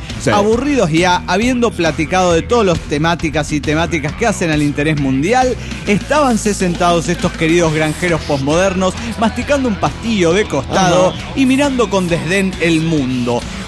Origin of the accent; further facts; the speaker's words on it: Mexico; Un abrazo grande para la banda querida de Combustible de Parral, Chihuahua, México.